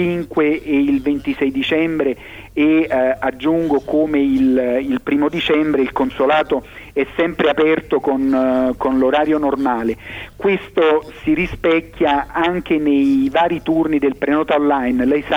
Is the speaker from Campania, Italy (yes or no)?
yes; Naples, Campania, Italy; Io come napoletano, fin da quando mi sono stabilito qui con la mia famiglia